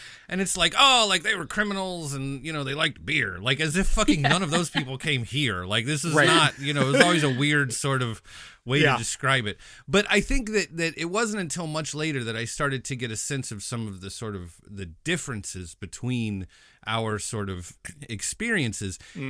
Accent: United States; When we talked about, as an American, it's very easy to sort

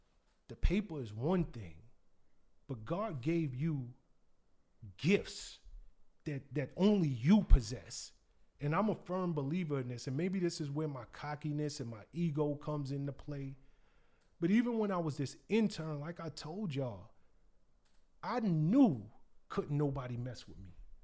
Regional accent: New York City, New York, United States; And I'm from the South Bronx, and I would look, because I don't live in the South Bronx anymore, but my church is in the South Bronx still

